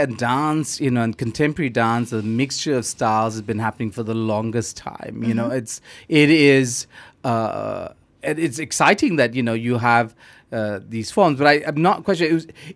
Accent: Singapore; I grew up in Singapore at the time that they were trying to promote the arts.

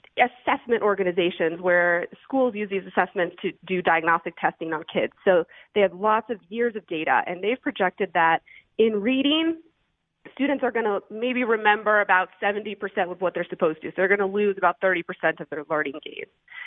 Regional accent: Denver, Colorado, United States; I grew up in South Denver. I went to Cherry Creek High School.

